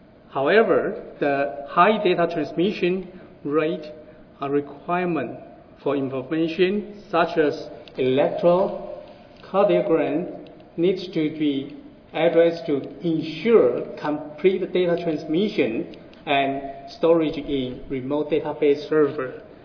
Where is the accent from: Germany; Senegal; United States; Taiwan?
Taiwan; Taichung; I'm from Taiwan, Taichung.